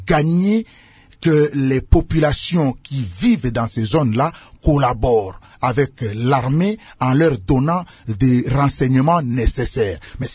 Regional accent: DR Congo; chez nous au Congo.

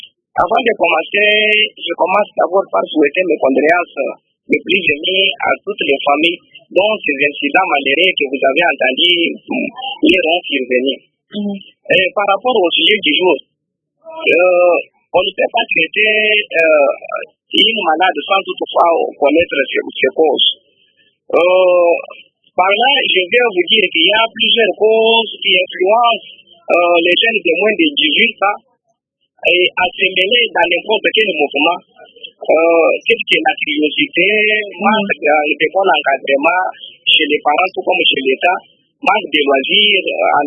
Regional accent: French Guiana, France; Il n'y a pas de loisirs chez nous en Guyane.

